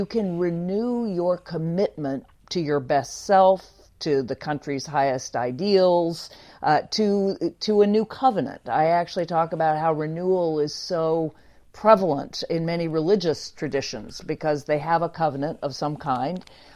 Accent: the South, United States; And I grew up in the South with, on one side, Southern relatives going back a couple centuries in Virginia, North Carolina, and Kentucky.

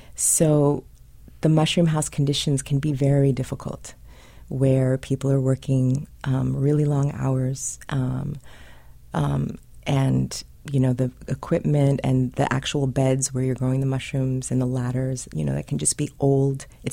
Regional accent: California, United States; Someone that I knew when I was growing up in California, they all sort of combined.

